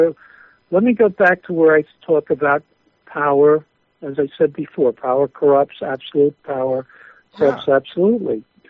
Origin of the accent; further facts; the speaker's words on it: Jersey City, New Jersey, United States; And growing up in Jersey City, I'm kind of immune to a lot of things.